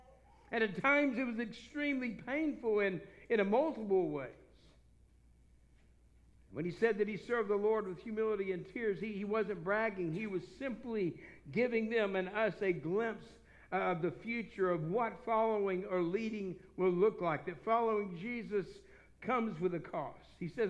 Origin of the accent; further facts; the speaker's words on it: Texas, United States; I was a Dallas Cowboy fan back when I grew up in Texas until they fired Tom Landry.